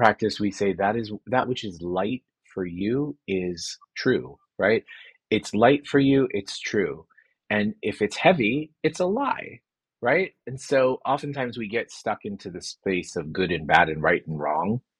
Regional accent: the South, United States; at least where I grew up in the South

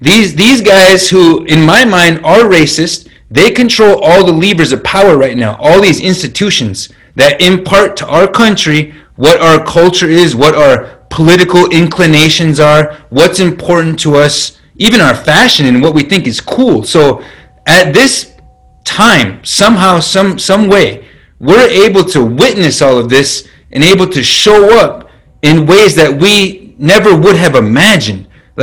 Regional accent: North Dakota, United States; But for Native people, where I grew up on the Standing Rock Nation, we didn't even have street names.

